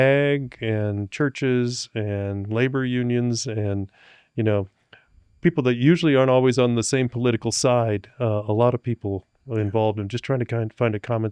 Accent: Gering, Nebraska, United States; And even in my hometown of Gearing, Scottsbluff, I think it's all one vision.

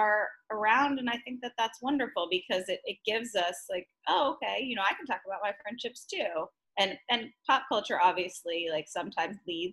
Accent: Texas, United States; I was raised in Texas, which is, you know, Southern values and traditions

